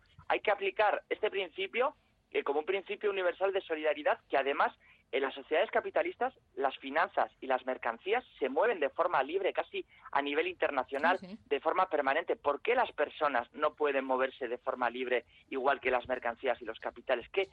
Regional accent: Bilbao, Basque Country, Spain; como bilbaíno tenemos una larga tradición de relación con Inglaterra y con el Reino Unido

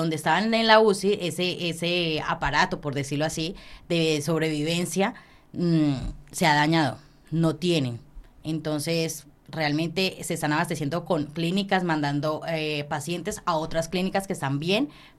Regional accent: Colombia; nosotros como colombianos nos han enseñado como que sacarnos el pan de la boca para poder ayudar a otros.

